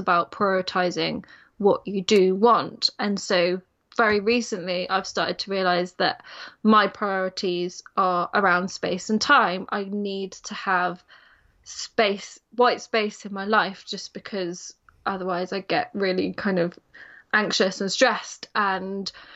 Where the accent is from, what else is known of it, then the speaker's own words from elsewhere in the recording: England, United Kingdom; now in Wales; because we're English, and actually the area we live in is very much first language Welsh